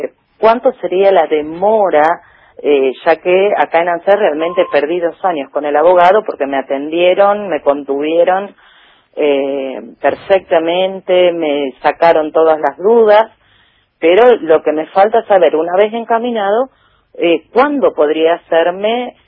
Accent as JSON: {"language": "Spanish", "town": "San Nicolás", "region": "Buenos Aires Province", "country": "Argentina", "said": "soy de San Nicolás"}